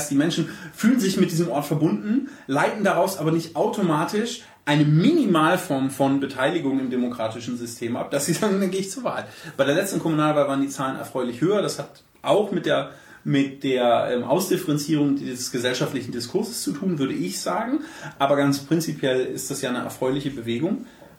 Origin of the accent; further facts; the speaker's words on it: Dresden, Saxony, Germany; Und ich würde sagen, ja, ich komme aus Dresden.